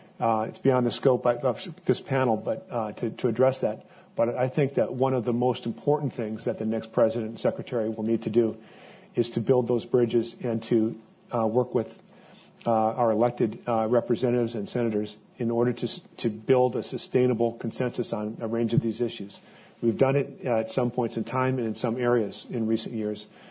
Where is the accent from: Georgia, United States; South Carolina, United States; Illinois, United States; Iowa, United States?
Iowa, United States; I grew up in Iowa, and an interesting day for them with the caucuses. And when I talked to my family there, they understand the need for a strong military.